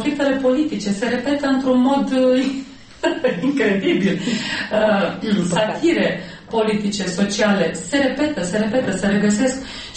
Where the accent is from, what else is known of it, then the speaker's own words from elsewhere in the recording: Romania; Sunt, cum am spus odată, locuiesc într-o valiză și atunci asta nu mă face decât un fel de cetățean internațional, dar care este român.